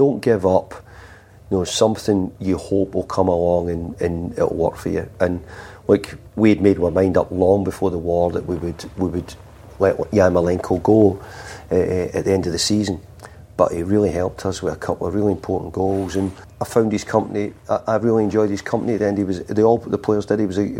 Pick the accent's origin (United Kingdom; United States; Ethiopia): United Kingdom; Scotland; if something happened up to you in Scotland, you know, we're both from Scotland, you know.